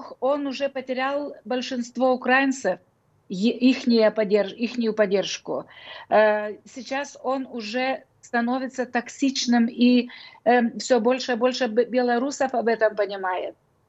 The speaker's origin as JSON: {"language": "Russian", "country": "Lithuania", "said": "мы тут, те, которые живем ближе к России, как я вот из Литвы."}